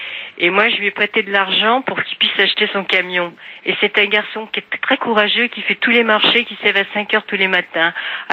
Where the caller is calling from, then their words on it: La Garenne-Colombes, Île-de-France, France; de la Garenne-Colombes, hein.